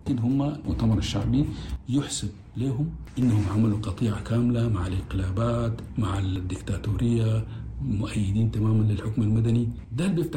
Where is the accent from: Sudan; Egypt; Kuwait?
Sudan; نحن كسودانيين